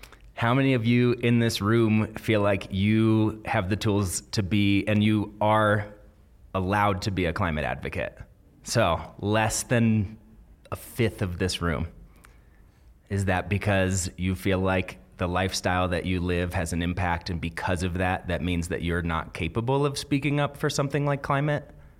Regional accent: Keystone, Colorado, United States; I grew up actually in Summit County, so over in Keystone, Colorado, and grew up snowboarding

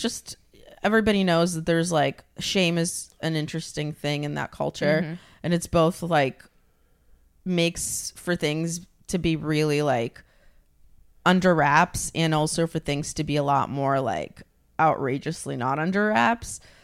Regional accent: Ukraine; I'm from Ukraine, but yeah, same thing

